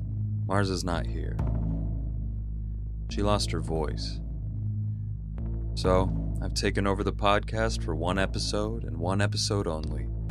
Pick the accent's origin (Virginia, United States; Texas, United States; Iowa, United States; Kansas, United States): Kansas, United States; Kansas. It was good to go back to the old stomping grounds and see my family and Jace.